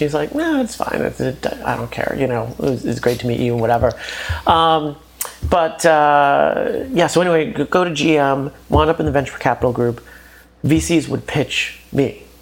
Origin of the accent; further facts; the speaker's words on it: Brooklyn, New York, United States; I grew up in Bensonhurst in Brooklyn. At the time, it was the largest Italian neighborhood in the five boroughs.